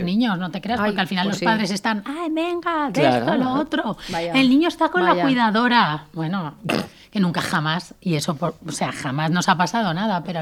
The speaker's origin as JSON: {"language": "Spanish", "region": "Valencian Community", "country": "Spain", "said": "que somos muy valencianos en eso"}